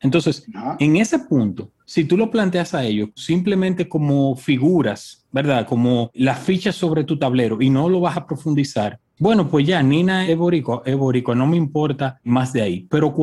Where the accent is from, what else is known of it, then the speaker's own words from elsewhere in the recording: Dominican Republic; Yo como dominicano no sentí ese carisma, ese orgullo que mucha gente he visto en redes sociales expresando.